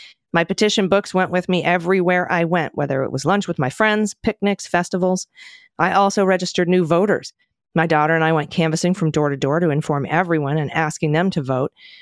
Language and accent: English; Sandusky, Ohio, United States; The other day, you read a note from a couple who were in my hometown of Sandusky, Ohio, during the eclipse.